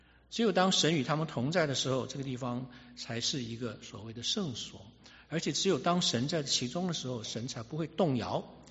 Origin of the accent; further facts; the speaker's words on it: Taiwan; 我们从台湾来的也很关心台湾的大选啊